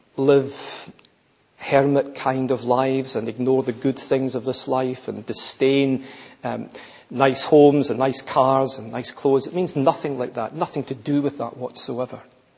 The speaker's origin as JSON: {"language": "English", "region": "Scotland", "country": "United Kingdom", "said": "there would be no mistaking that I'm Scottish."}